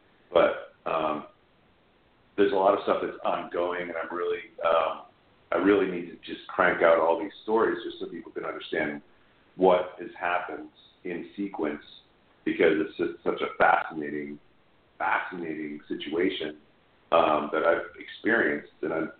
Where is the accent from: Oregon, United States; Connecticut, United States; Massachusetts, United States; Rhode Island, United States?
Connecticut, United States; I'm in Austin, Texas right now. That's where the band is, but I'm from Connecticut, and I spend, you know, half of the year up there.